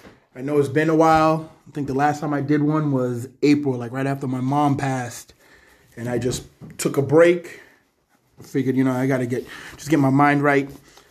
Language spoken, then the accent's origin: English; New York, United States; New Yorker too.